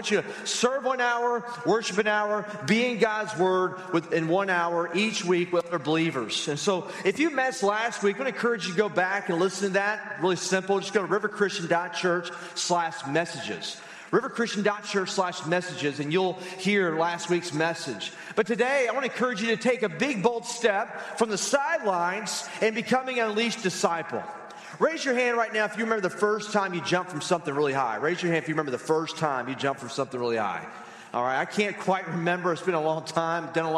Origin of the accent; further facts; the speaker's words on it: Southern United States, United States; moved away as an adult; now in Arizona, United States; I grew up in the South, and my diet was pretty basic, just kind of meat and potatoes